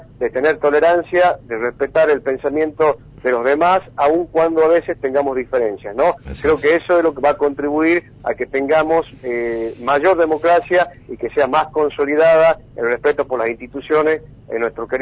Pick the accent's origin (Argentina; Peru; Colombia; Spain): Argentina; como argentinos y argentinas